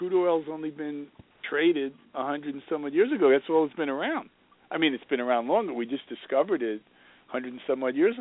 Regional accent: Bronx, New York, United States; I grew up in the Bronx watching Mickey Mantle and the Yankees and Roger Maris, 1961.

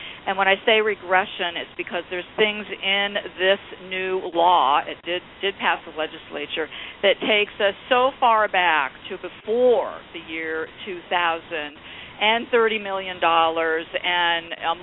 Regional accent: Midwest, United States; I was brought up in the Midwest. I was brought up to be very patriotic, and we flew our flag.

